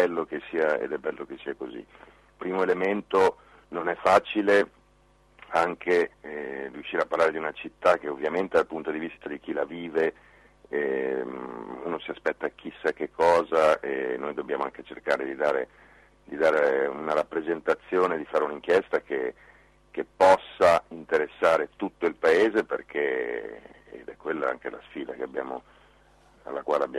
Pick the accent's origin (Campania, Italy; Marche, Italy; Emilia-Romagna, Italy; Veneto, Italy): Emilia-Romagna, Italy; sono emiliano anch'io, credo che si senta dall'accento